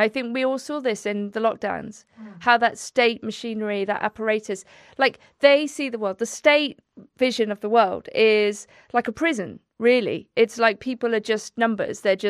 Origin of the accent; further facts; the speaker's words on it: South West England, United Kingdom; I grew up in Wiltshire, which has extraordinarily singular places, right? It is a very, very specific place with prehistoric sites.